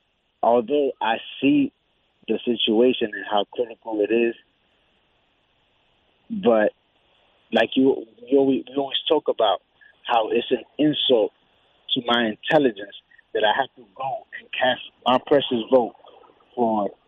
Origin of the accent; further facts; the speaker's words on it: Manhattan, New York, United States; now in New Jersey, United States; I'm from New York. I'm from Manhattan. I'm from Dyckman City.